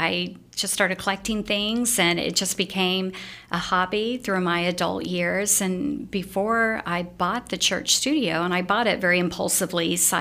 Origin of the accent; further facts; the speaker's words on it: Tulsa, Oklahoma, United States; Yeah, I was born in Tulsa. I was born in West Tulsa, and just always loved music. We were a poor family.